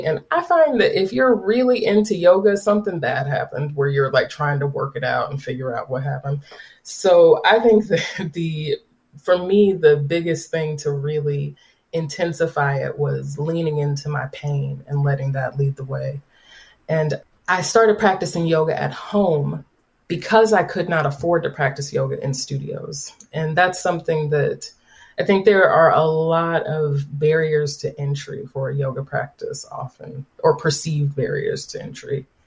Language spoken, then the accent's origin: English; the South, United States; I grew up in the South. My mother is fat. My aunts are fat.